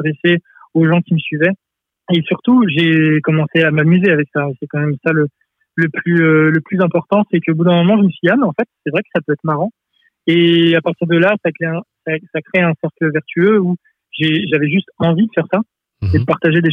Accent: Geneva, Switzerland; born there; je suis né à Genève, même si j'ai pas la nationalité suisse, mais je suis né à Genève

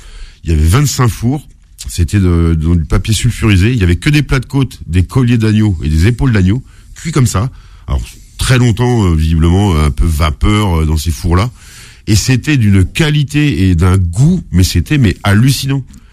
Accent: Pays de la Loire, France; quand j'étais gamin, j'en ai fait. Moi, je suis de la Mayenne, donc on tuait le cochon.

